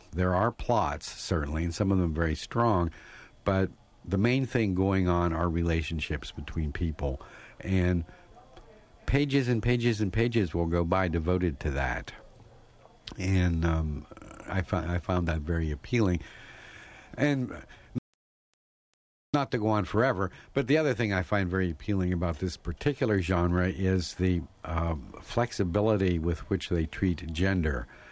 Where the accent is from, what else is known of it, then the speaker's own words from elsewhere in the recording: West Virginia, United States; I am from West Virginia. I have dual citizenship. I'm both a Canadian and an American.